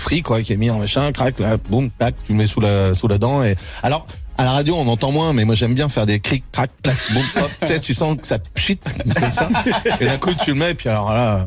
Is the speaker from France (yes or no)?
yes; Sainte-Foy-l'Argentière, Auvergne-Rhône-Alpes, France; Oh, Sainte-Foy-l'Argentière, je suis de Sainte-Foy-l'Argentière.